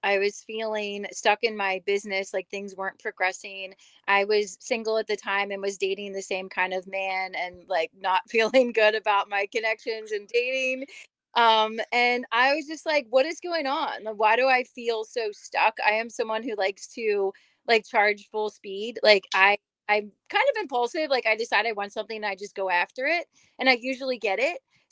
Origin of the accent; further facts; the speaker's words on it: Maryland, United States; I'm from Maryland, but I keep getting called back there.